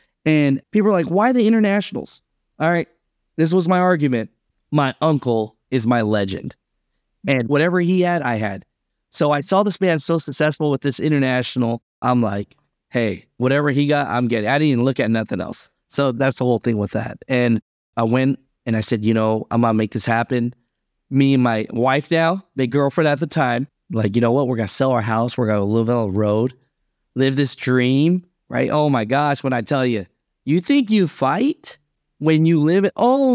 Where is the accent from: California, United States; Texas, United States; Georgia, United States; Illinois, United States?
California, United States; Hayward; born there; background, my heritage, you know, we're Vietnamese. And so we came over here, my family did, and I was born in Hayward, California, right? So I'm proud to be Vietnamese, but man, American first, man.